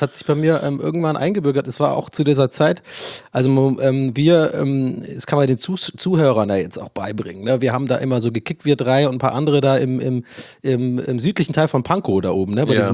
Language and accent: German; Ireland; accent: Irish; German is a second language; Und mein echter Akzent ist ja wirklich tatsächlich irisch. Also ich bin ja in Irland geboren und aufgewachsen. Und wenn ich Englisch rede, habe ich einfach automatisch einen tatsächlich einen irischen Akzent.